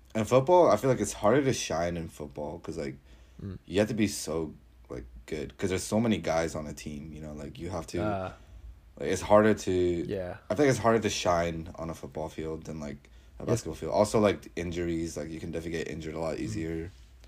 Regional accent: Tacoma, Washington, United States; I went to Curtis High School. I don't know if you ever heard about it, but I went to Curtis. But I grew up in the Linwood area, though.

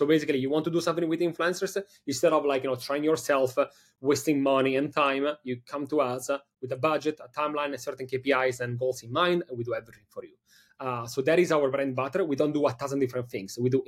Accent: Milan, Lombardy, Italy; moved away as an adult; also born or lived in Copenhagen, Denmark / Miami, United States; now in New York City, United States; originally I'm from Italy, from Milano. I moved in different cities before arriving in New York City. So I lived in Milano, you know, majority of my life. After that, I went to Copenhagen, Denmark, to get my master's degree. And then after that, I moved to Miami

